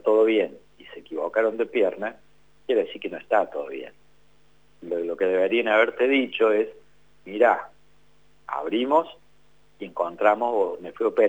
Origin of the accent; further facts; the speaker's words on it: Almafuerte, Córdoba, Argentina; así, aquí en Río Tercero, y el joven es de Almafuerte, yo soy de Almafuerte en realidad, digo aquí Río Tercero por la zona.